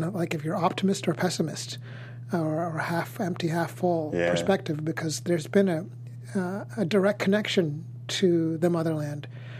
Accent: Hanover, New Hampshire, United States; born there; I was born in Hanover, New Hampshire, at Dartmouth College.

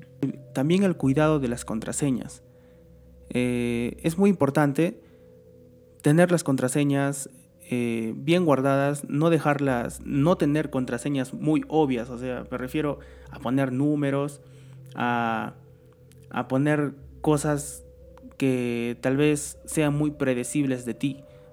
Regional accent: Peru; Voy a hablar un poco de cómo está la cultura digital en el Perú, en el caso de mi país, que es Perú.

